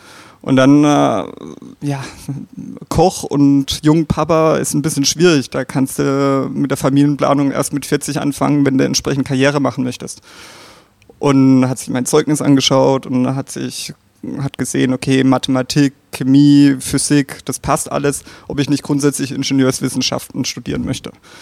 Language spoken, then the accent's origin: German; Bruchsal, Baden-Württemberg, Germany; also born or lived in Darmstadt; ursprünglich komme ich aus der Region Karlsruhe-Heidelberg, aus dem beschaulichen Bruchsal. Eine Monopolgeschichte für Spargel und Erdbeeren und natürlich auch ein bisschen Weinregion.